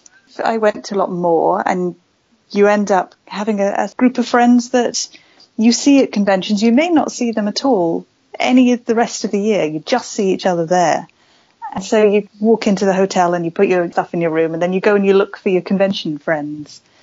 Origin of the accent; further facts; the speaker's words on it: Wales, United Kingdom; But I grew up in West Wales. It was quite, not isolated, but it was a much kind of quieter town where I grew up.